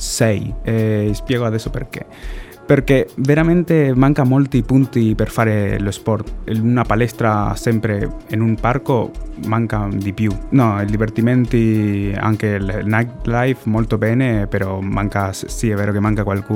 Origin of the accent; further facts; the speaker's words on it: Canary Islands, Spain; Italian is a second language; also born or lived in Argentina; now in Madrid, Spain; Sono argentino, ho cresciuto nelle isole Canarie e abito a Madrid.